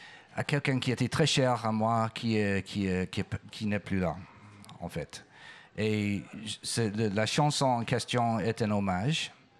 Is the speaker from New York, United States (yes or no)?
yes; New York, United States; also born or lived in England; Moi, je suis né à New York. J'ai grandi aussi en partie en Angleterre. Donc, en fait, je suis un peu entre les deux cultures.